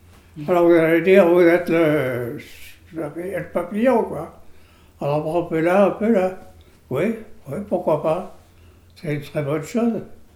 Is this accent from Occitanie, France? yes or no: no; Auvergne-Rhône-Alpes, France; J'étais originaire de la Haute-Ardèche.